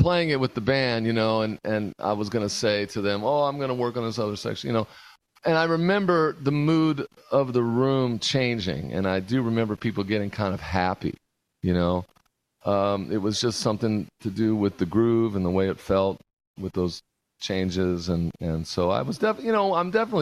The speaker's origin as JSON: {"language": "English", "town": "La Habra", "region": "California", "country": "United States", "tie": "born or raised there", "said": "I grew up in Orange County, so right there on the edge. Whittier is right there in L.A. County, but right on the edge of what we call the Orange Curtain. I grew up in a town called La Habra"}